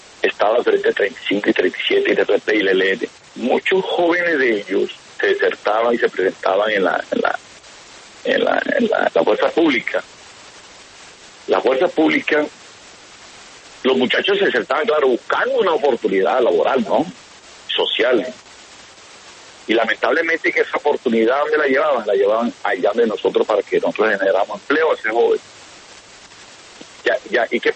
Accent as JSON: {"language": "Spanish", "region": "Córdoba", "country": "Colombia", "tie": "born there", "said": "Yo nací en el Alto San Jorge, ¿sí? Yo nací en ese comunismo, ¿no? Viendo armamento."}